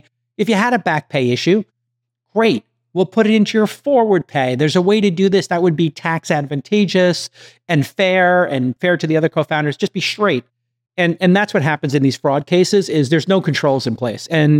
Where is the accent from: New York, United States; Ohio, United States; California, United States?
New York, United States; Brooklyn; I'm from Brooklyn. I'm wearing a New York Knicks cap and a New York Knicks shirt.